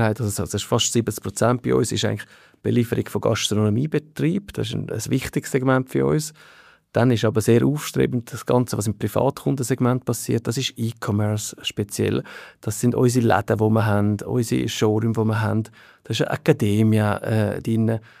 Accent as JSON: {"language": "German", "country": "Switzerland", "tie": "born or raised there"}